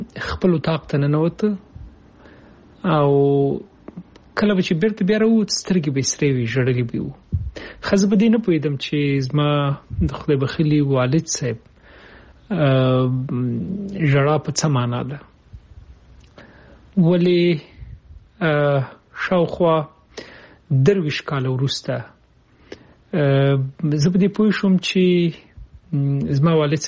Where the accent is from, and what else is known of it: Kabul, Afghanistan